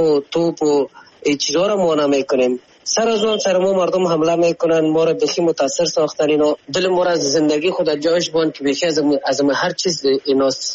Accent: Afghanistan; ما خو افغان هستیم

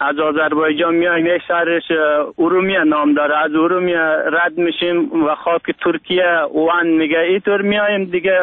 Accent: Afghanistan; now in Turkey; ما افغان هستیم.

